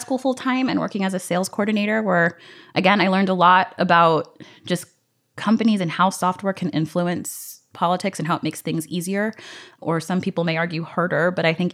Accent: Chesapeake, Virginia, United States; So I grew up in Chesapeake, Virginia. Both of my parents are from Zimbabwe, which is a small country just north of South Africa.

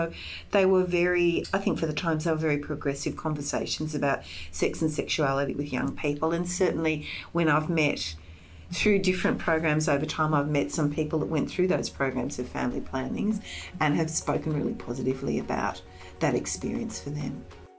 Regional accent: Sydney, New South Wales, Australia; I grew up in Sydney. I grew up in Manly.

